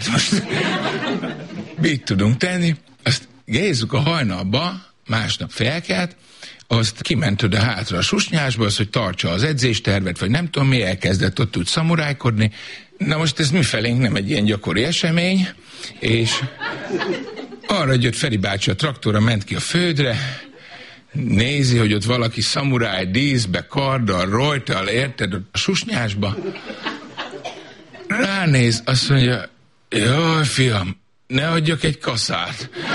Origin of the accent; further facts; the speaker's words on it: Szabolcs-Szatmár-Bereg, Hungary; Mondom, én Szabolcsi vagyok, hát mondom.